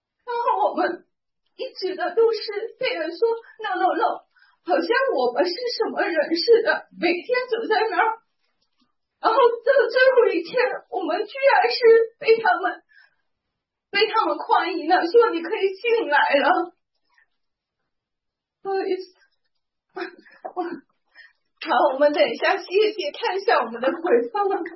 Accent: Canada; 我就告诉他我们是从加拿大来的，我们是短宣队

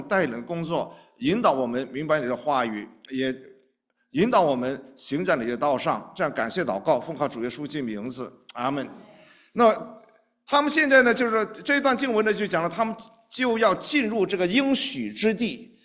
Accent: China; 一条就是我们中国人很熟悉的叫丝绸之路啊

